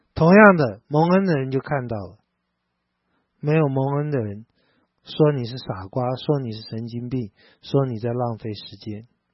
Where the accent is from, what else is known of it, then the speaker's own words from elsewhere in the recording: Taiwan; 我们从台湾来的